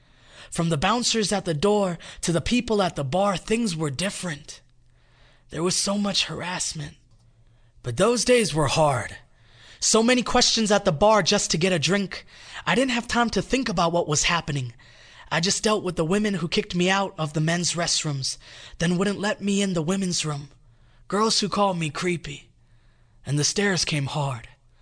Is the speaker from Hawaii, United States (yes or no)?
yes; Hawaii, United States; The first time I was called that, I was 16 growing up in Hawaii.